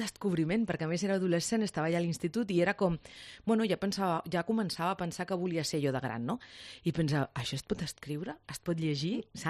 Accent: Córdoba, Andalusia, Spain; also born or lived in Barcelona; jo vaig néixer a Barcelona però vaig anar a viure de petita a Còrdoba

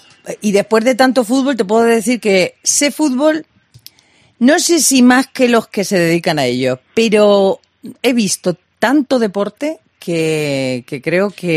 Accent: Madrid, Community of Madrid, Spain; soy del barrio del Pilar

